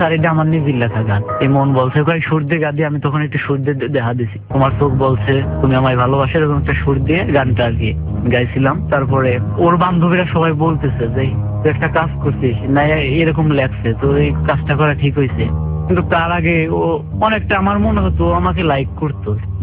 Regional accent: Faridpur, Dhaka Division, Bangladesh; উনি বলে যে তোর বাড়ি কোথায়? আমি বলি ফরিদপুর।

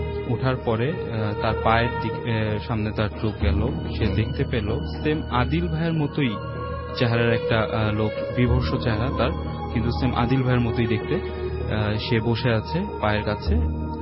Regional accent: Mirpur, Dhaka Division, Bangladesh; মিরপুর থেকে এসেছি।

